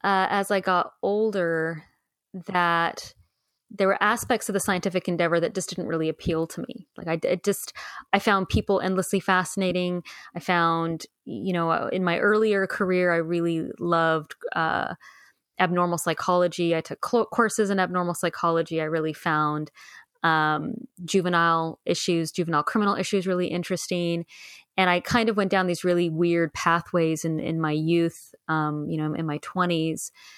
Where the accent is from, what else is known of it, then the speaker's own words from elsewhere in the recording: West Richland, Washington, United States; I grew up in a place called West Richland.